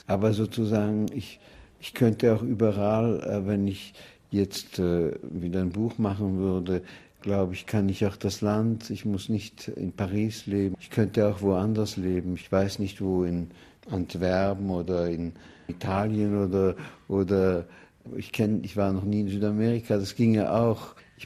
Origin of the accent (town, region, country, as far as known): Zurich, Switzerland; born or raised there